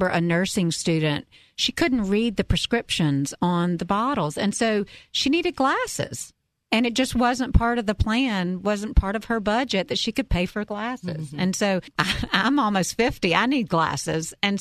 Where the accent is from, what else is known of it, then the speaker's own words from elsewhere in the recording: Irmo, South Carolina, United States; moved away as an adult; now in Charlotte, United States; I didn't grow up here. I grew up in Irmo, South Carolina, but I married a Charlotte boy.